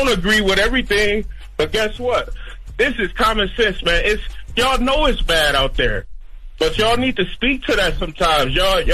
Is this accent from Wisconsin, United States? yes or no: yes; Milwaukee, Wisconsin, United States; I'm from Milwaukee, and, you know, the YN is everywhere.